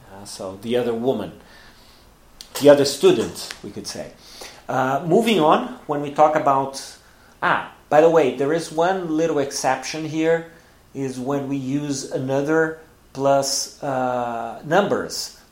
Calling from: Porto Alegre, Rio Grande do Sul, Brazil; English is a second language

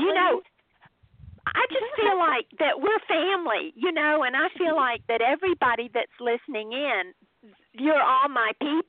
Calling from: Phoenix, Arizona, United States; That's a little bit about me, and I'm calling from Phoenix, Arizona. Gorgeous weather here.

